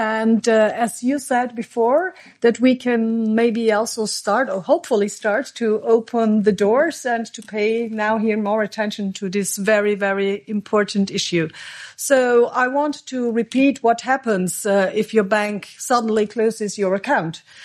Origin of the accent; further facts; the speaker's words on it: Austria; And now I will come to my home country, Austria.